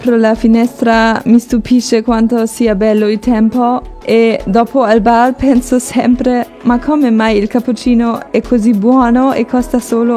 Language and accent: Italian; Göttingen, Lower Saxony, Germany; Italian is a second language; now in Cagliari, Italy; Göttingen di Germania.